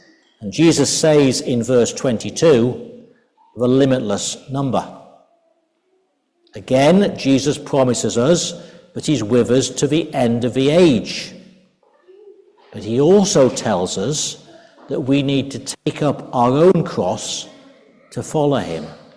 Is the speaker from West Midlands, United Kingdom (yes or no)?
no; Doncaster, Yorkshire and the Humber, United Kingdom; I was brought up in Doncaster.